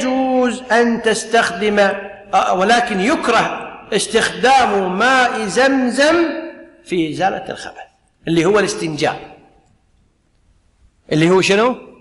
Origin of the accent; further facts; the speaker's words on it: Kuwait; مثل عندنا في الكويت ما نسميه بالماء الصليبي